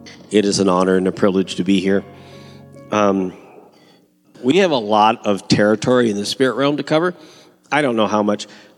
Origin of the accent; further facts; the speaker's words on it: California, United States; I am from Southern California. I was raised with the hippies.